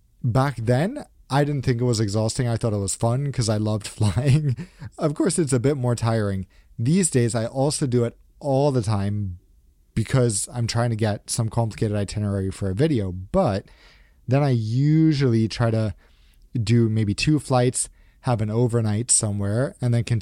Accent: Gothenburg, Västra Götaland, Sweden; English is a second language; I grew up in Gothenburg, where this is the most common thing.

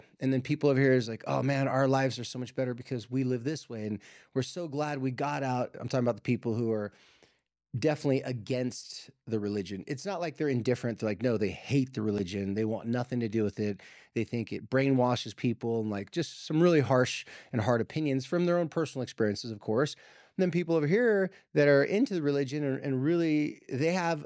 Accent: San Diego, California, United States; now in Utah, United States; I live here in Utah now, so I'm from San Diego.

